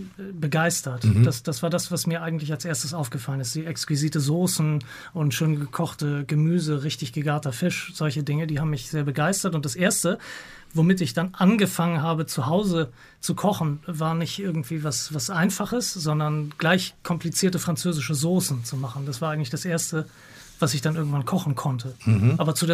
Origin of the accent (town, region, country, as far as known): Hamburg, Germany; born or raised there